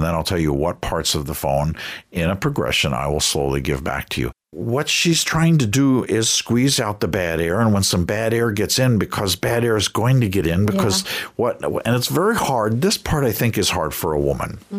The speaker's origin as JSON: {"language": "English", "region": "New York", "country": "United States", "tie": "born or raised there", "also_born_or_lived": "Washington, D.C. / Knoxville", "said": "I said, well, I grew up in New York and then Washington, D.C. And then, you know, I went to undergraduate and some of graduate school in Knoxville."}